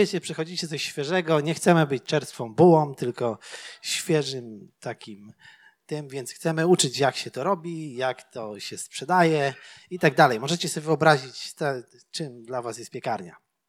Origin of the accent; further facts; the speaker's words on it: Silesian Voivodeship, Poland; Także ja jestem ze Śląska, przepraszam.